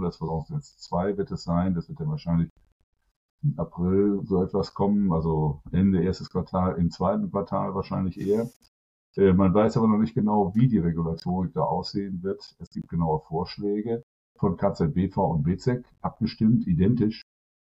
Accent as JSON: {"language": "German", "town": "Bielefeld", "region": "North Rhine-Westphalia", "country": "Germany", "tie": "born or raised there", "said": "ich bin gebürtiger Bielefelder. Mich gibt es tatsächlich, wie es auch die ganze Stadt gibt."}